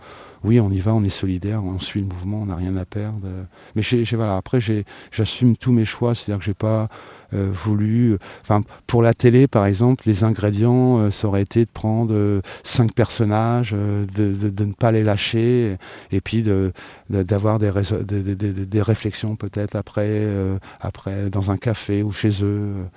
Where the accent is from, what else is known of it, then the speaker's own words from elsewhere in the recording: Hauts-de-France, France; j'habite Tourotte, c'est à 5 km d'ici, je suis du coin, je suis pas de Paris